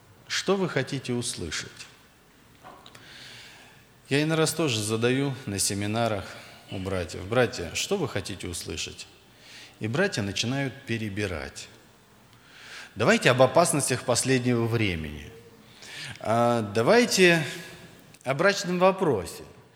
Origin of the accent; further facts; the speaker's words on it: Ryazan, Ryazan Oblast, Russia; Я из Рязани … Церковь доверила пресвитерское служение. Мне 40 лет, у меня 9 детей.